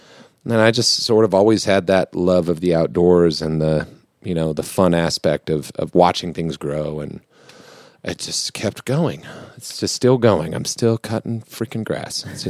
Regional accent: Houston, Texas, United States; So I'm from Houston originally.

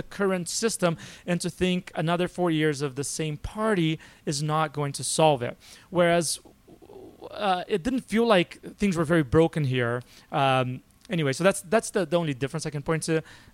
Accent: Rio de Janeiro, Brazil; But my growing up in Rio was very just normal.

